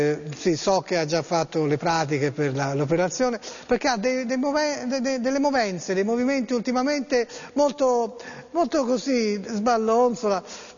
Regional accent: Tuscany, Italy; noi siamo toscani, noi si scherza, si gioca

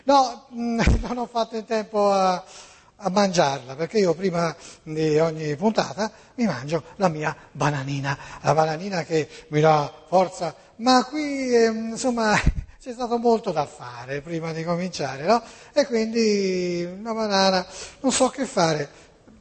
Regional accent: Tuscany, Italy; Io sono toscano, sono toscanissimo, ci mancherebbe.

